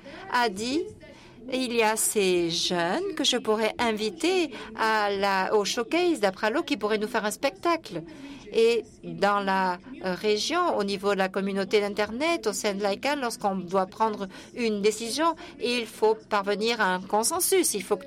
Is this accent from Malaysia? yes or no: yes; Malaysia; Et je suis moi-même de Malaisie.